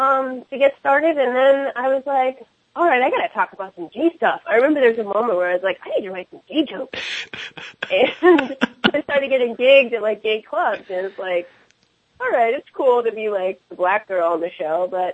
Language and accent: English; Connecticut, United States; Like, I'm from Connecticut. I survived cold. So, Connecticut in the 80s is a whole different time now.